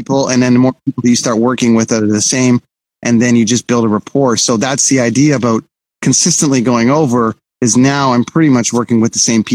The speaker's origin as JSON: {"language": "English", "town": "Toronto", "region": "Ontario", "country": "Canada", "lives_now": "Vancouver, Canada", "said": "I'm from Toronto, but I had moved to Vancouver"}